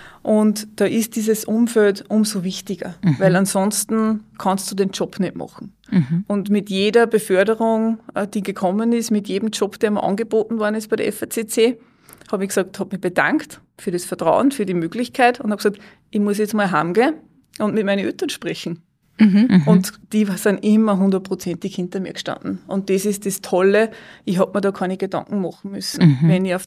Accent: Upper Austria, Austria; Ich komme aus dem Innviertel.

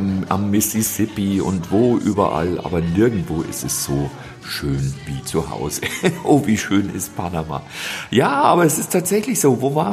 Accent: Germany; ich komme aus Deutschland

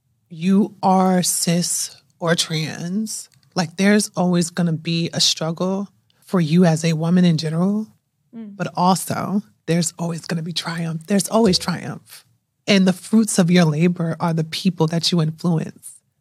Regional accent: Newark, New Jersey, United States; Born and raised in Newark, so I was over there

